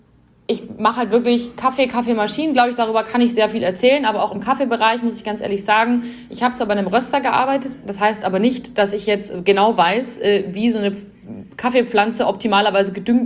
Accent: Bavaria, Germany; so 4 Stammtischbrüder, sagt man bei uns in Bayern

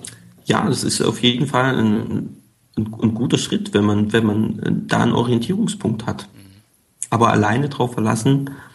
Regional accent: Baden-Württemberg, Germany; accent: Swabian; Eigentlich bin ich gebürtiger Schwabe, kommt immer mal wieder durch, stimmlich.

